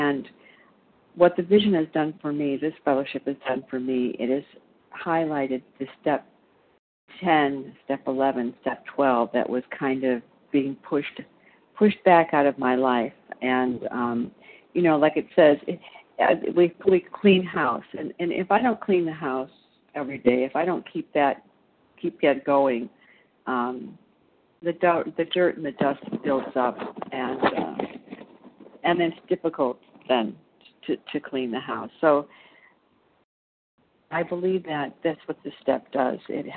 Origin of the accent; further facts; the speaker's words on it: Illinois, United States; I'm from Illinois.